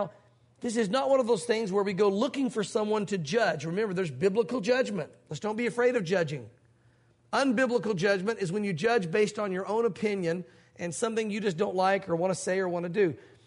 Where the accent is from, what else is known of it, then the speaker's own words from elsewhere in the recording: the South, United States; growing up in the South, growing up as a preacher's kid, growing up in a mainline denomination, being in church every week for all these years